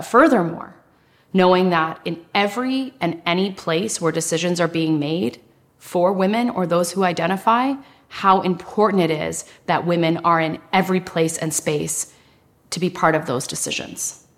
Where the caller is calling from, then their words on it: Yukon, Canada; I'm joining you from the traditional territory of the Kwan len dan and ta an First Nations in the Yukon Territory.